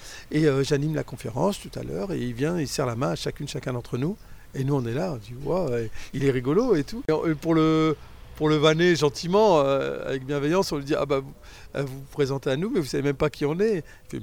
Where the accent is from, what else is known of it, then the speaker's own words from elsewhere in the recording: Roubaix, Hauts-de-France, France; je suis de Roubaix, c'est la ville ouvrière, donc j'avais une grande partie de ma famille qui était ouvrier dans le textile